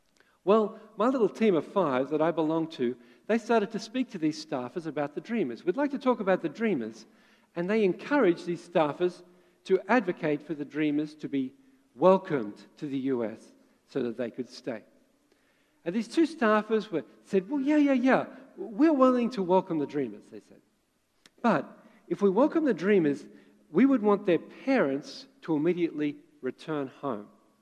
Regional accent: Australia; now in Vancouver, Canada; Now, I'm an Australian, I'm an Aussie, living in Vancouver

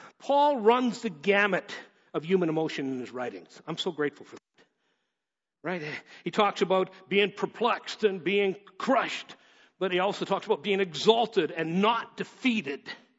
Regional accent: Edmonton, Alberta, Canada; When I grew up a kid in Edmonton.

